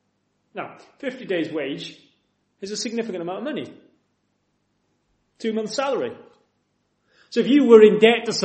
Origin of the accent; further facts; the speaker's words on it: United Kingdom; We're British and we do things correctly. We're very reserved.